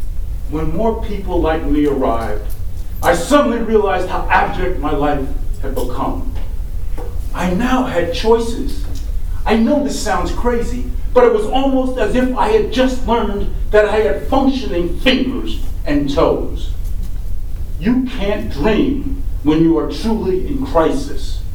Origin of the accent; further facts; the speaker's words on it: Harlem, New York, United States; The fact that I grew up in Harlem taught me much. But the fact that my parents were both professionals